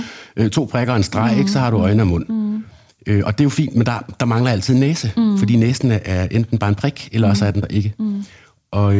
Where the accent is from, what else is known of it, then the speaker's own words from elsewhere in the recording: Odense, Region of Southern Denmark, Denmark; also born or lived in Brussels / Glasgow / Copenhagen; Jeg er vokset op i Odense.